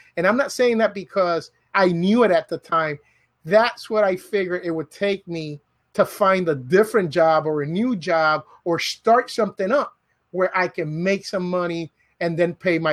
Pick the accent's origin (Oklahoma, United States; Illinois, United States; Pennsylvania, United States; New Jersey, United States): New Jersey, United States; Jersey City; also born or lived in Bronx / Puerto Rico; And I'm actually originally from Jersey City, New Jersey. And I lived a few years in the Bronx